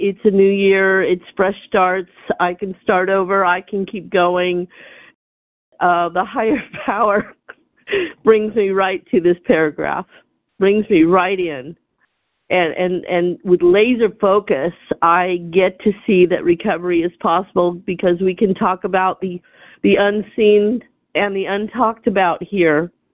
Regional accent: California, United States; I'm a compulsive overeater and I'm from California.

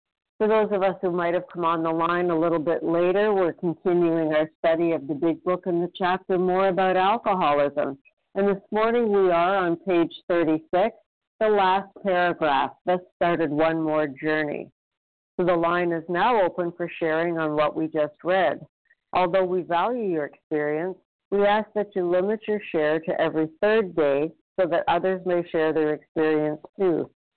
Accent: Canada; I'm Canadian, and I can't help it.

